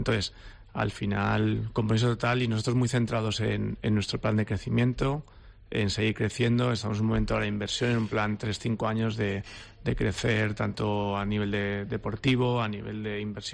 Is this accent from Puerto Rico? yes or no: no; Seville, Andalusia, Spain; born there; Yo, de hecho, nací en Sevilla, pero mi familia es de Sevilla y de Huelva.